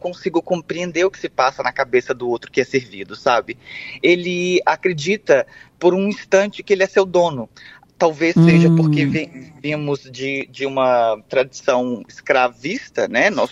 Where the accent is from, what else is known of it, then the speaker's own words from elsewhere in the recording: Minas Gerais, Brazil; now in Rio de Janeiro, Brazil; Nesses últimos 12 anos de Rio de Janeiro, porque eu venho do interior de Minas Gerais